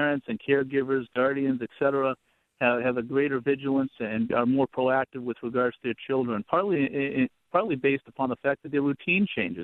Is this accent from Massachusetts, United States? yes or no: yes; Boston, Massachusetts, United States; I grew up on the East Coast in the city of Boston, which was a larger metropolitan area